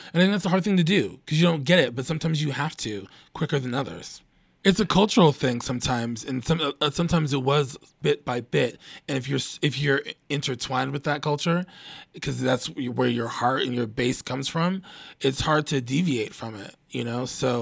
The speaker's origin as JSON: {"language": "English", "town": "Aurora", "region": "Colorado", "country": "United States", "tie": "born or raised there", "said": "because I grew up in Aurora and that's all that there was just everybody of everything, you know?"}